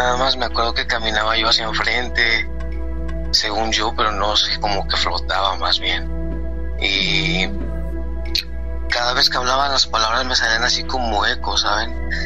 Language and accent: Spanish; Mexico; now in United States; yo en México, antes de venir para acá